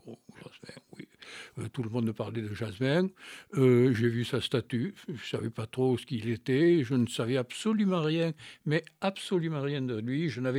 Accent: Casteljaloux, Nouvelle-Aquitaine, France; now in Agen, France; je ne suis pas un Agenais de naissance. Je suis originaire de Casteljaloux, donc véritablement de la campagne où je suis né il y a fort longtemps

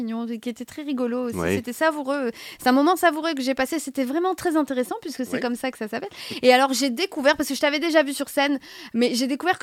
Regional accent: Nouvelle-Aquitaine, France; Tu te dis, voilà, je viens du Lot-et-Garonne

